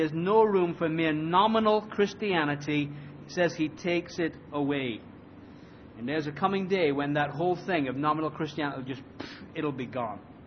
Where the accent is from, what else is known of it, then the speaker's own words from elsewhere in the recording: England, United Kingdom; I love roses, actually. I'm an Englishman. Why wouldn't I love roses?